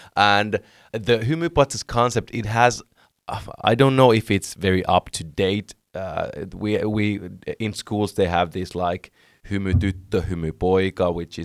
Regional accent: Oulu, North Ostrobothnia, Finland; English is a second language; I'm from Oulu, so every time I meet someone new

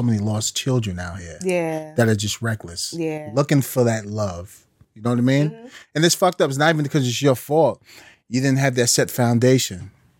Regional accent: New York, United States; I'm New York. I'm Jets all day.

